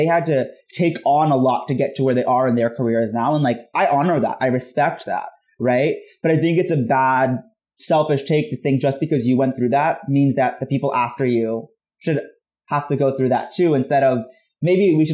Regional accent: United States; I'm American Muslim, I'm a political progressive, I'm a person of color

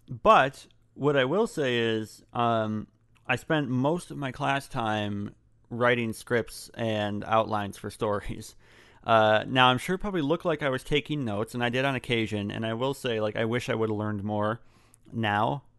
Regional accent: Michigan, United States; Well, I'm from Michigan, South Central Michigan area, born and raised.

